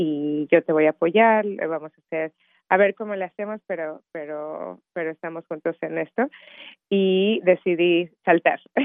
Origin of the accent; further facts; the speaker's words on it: Mexico City, Mexico; moved away as an adult; also born or lived in Mozambique; now in Memphis, United States; yo soy de la Ciudad de México, nací en la Ciudad de México y viví toda mi vida en la Ciudad de México y después tuve la oportunidad de ir a vivir en Mozambique. Y después ahí me fui a Memphis, Tennessee